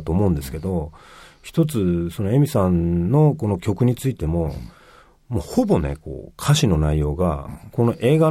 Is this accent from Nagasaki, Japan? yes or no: yes; Nagasaki, Japan; 僕は長崎出身なんですけど、